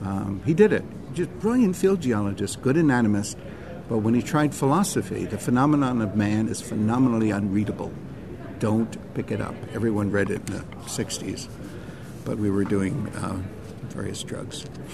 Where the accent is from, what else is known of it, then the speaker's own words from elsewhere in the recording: New Jersey, United States; I'm from Jersey. We punch people out.